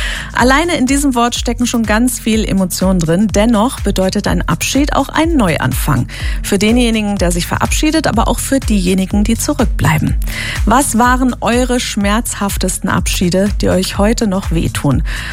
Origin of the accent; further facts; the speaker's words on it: Northern Germany, Germany; wir kommen ja ursprünglich auch aus Norddeutschland.